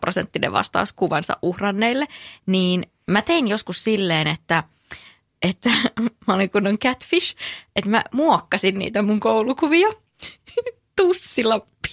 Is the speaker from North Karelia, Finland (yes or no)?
yes; Eno, North Karelia, Finland; Mä oon kotoisin Enosta, joka on Pohjois-Karjalassa.